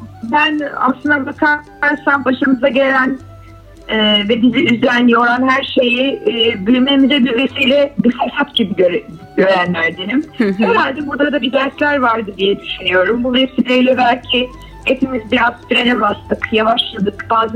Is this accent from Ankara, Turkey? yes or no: yes; Ankara, Turkey; Ankara'daki bir apartman dairesinde hayata başlamış bir tek çocuğum. Ankaralıyım. Orada doğdum, orada büyüdüm. Ailem devlet memuriyetinden emekli.